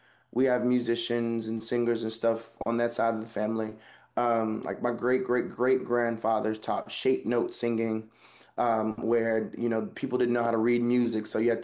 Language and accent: English; Augusta, Georgia, United States; And then being in Augusta, growing up in Augusta, Georgia, there was a number of very talented musicians